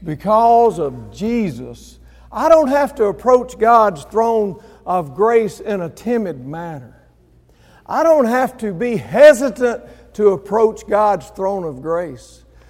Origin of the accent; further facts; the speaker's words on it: Mississippi, United States; And so I got down into my home state, stopped at Houston, and I went, stayed there through Thursday night.